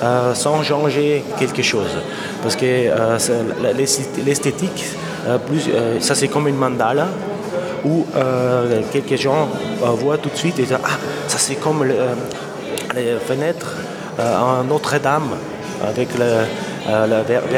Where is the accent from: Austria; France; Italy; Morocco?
Austria; Et je viens d'Autriche, j'ai fait mes études là-bas, à l'université.